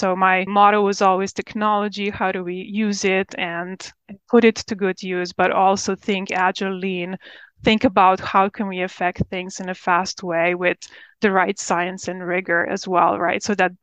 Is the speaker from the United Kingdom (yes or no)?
no; Slovenia; now in United States; I was coming from Slovenia in Europe. It was a socialist country where I really was aspiring to do more, to get more opportunities in life.